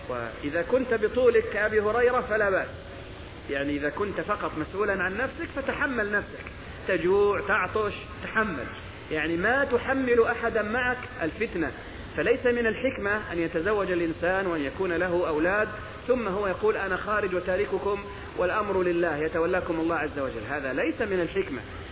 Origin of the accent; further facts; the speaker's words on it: Egypt; accent: Egyptian; وأظن أننا ما زلنا في لهجتنا في مصر نستخدم